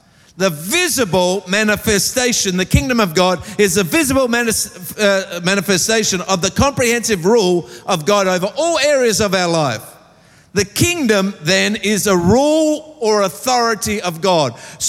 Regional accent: Australia; as an Australian, I have rights.

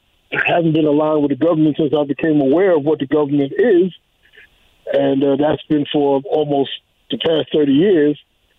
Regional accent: United States; I'm an American. I don't know any other place. I don't care to know any other place. This is where my family comes from.

